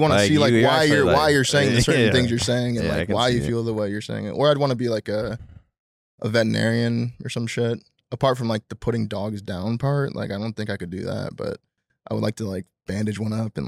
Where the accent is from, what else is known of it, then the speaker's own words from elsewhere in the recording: California, United States; Growing up in SoCal, you like had to, or else like you would just get left behind, not get invited to shit.